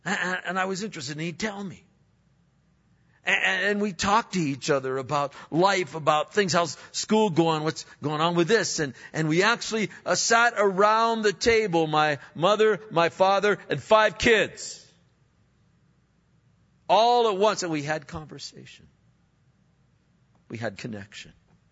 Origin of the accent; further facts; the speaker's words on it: Pennsylvania, United States; I was from Pennsylvania, so we'd have supper.